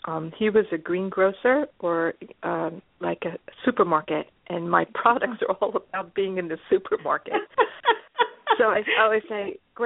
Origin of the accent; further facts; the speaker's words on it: California, United States; I'm from California.